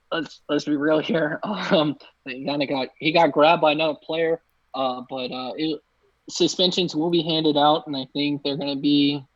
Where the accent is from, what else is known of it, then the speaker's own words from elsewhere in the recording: Richmond, Virginia, United States; now in Kansas, United States; moving to near my hometown. I live 20 minutes outside of Richmond. I still say I live there, even though I occupy Kansas right at this moment.